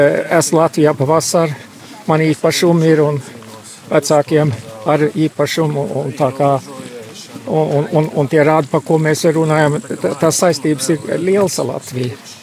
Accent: Stockholm, Stockholm County, Sweden; accent: Scandinavian; Latvian is a second language; man ir kaut kāds skandināvu akcents. Es esmu no Stokholmas, un es eju svētceļojumā, kā vai teikt, daļai tāpēc, ka mani ir radinieki, katoļi, es pats esmu. Luterāns

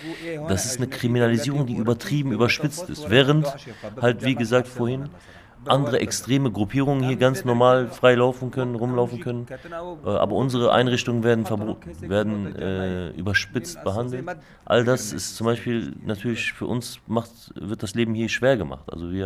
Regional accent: northern Syria, Syria; Also ich bin selber aus Rojava, aus Nordsyrien und wir hatten immer Europa als eine Hochburg der Demokratie gesehen

